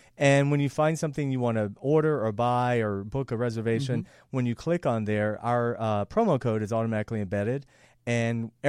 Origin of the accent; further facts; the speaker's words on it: the South, United States; And I'm from the South. I can say that.